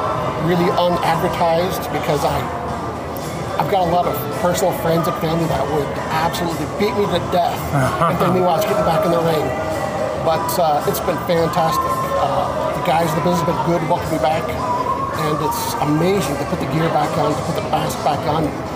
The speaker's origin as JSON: {"language": "English", "town": "Pleasant Grove", "country": "United States", "tie": "born or raised there", "said": "He had a school in where I lived, my hometown of Pleasant Grove."}